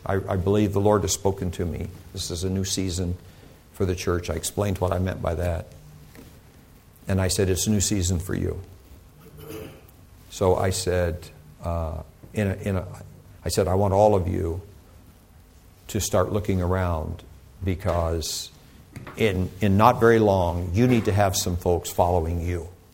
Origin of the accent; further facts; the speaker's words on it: Houston, Texas, United States; and they heard I was from Houston